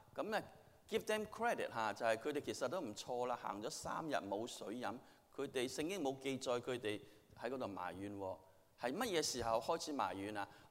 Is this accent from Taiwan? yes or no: no; China; now in Houston, United States; 我们中国人在这里再一次要感谢你